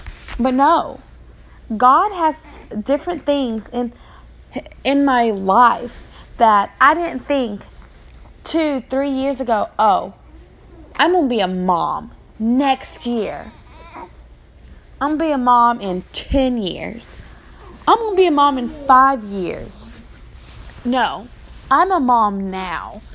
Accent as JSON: {"language": "English", "town": "Spartanburg", "region": "South Carolina", "country": "United States", "lives_now": "Valdosta, United States", "said": "I live in Valdosta, Georgia. I am originally from Spartanburg, South Carolina, but I've lived in the South my whole entire life."}